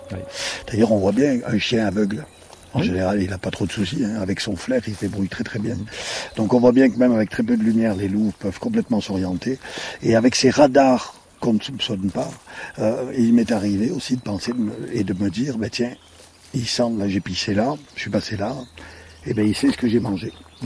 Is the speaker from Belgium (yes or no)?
no; France; quelques endroits chez nous, en France, sont encore comme ça, préservés